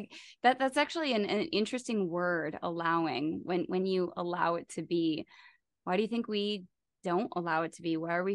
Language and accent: English; Michigan, United States; from my home state, Western Michigan University. He went to school, and you guys know I'm always a Michigan girl at heart.